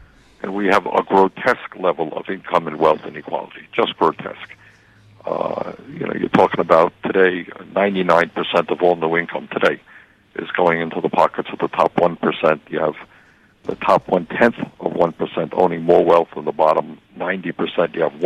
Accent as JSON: {"language": "English", "town": "Burlington", "region": "Vermont", "country": "United States", "said": "I come from Burlington, Vermont, where we're very proud of."}